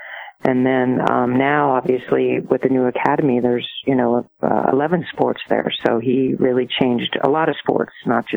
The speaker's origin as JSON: {"language": "English", "region": "West Virginia", "country": "United States", "tie": "born or raised there", "said": "I grew up in West Virginia, and Nick saw me play when I was 14 in the National 16s"}